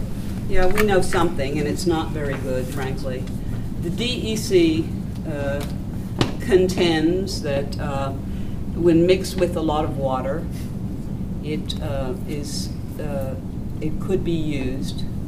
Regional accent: New York, United States; I'm from Ulster County.

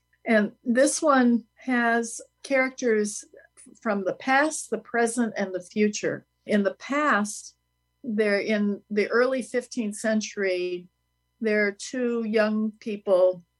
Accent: New Hampshire, United States; I'm Emily's mom. And I'm here for Thanksgiving with Emily. I'm from New Hampshire, where Emily grew up.

